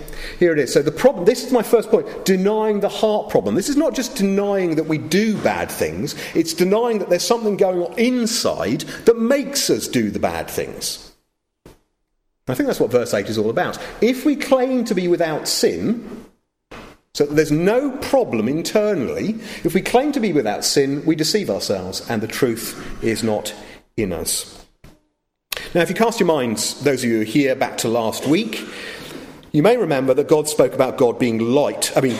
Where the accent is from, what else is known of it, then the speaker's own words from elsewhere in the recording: United Kingdom; Well, I'm British